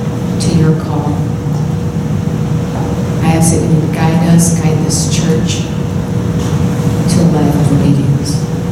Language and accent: English; Phoenix, Arizona, United States; I'm from Phoenix, pretty much, and I used to go to North Phoenix Baptist Church.